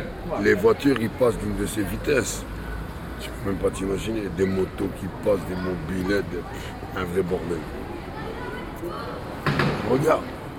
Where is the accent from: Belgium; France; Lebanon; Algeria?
Belgium; Flanders; Moi, je suis flamand d'origine. Je parle anglais aussi, normal. Je suis flamand, je parle anglais.